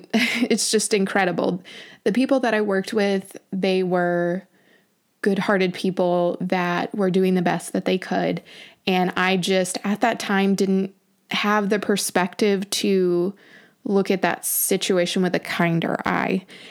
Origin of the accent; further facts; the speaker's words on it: the South, United States; So I grew up in the South. I know I don't have a Southern accent. Most people are like, where's your Southern accent? I don't know. I guess I left it at home.